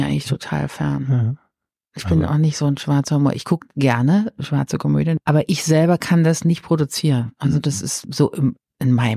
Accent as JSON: {"language": "German", "region": "East Germany", "country": "Germany", "tie": "born or raised there", "said": "ich komme ja aus dem Osten und gut, das ist jetzt auch schon sehr lange her. Aber ich bin aufgewachsen, die ersten im Prinzip 19, 20 Jahre in der DDR."}